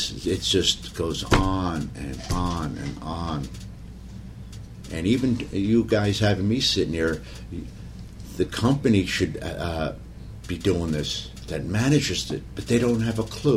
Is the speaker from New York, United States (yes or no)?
yes; Brooklyn, New York, United States; my relatives, when I was a kid growing up in Brooklyn, they used to always tell me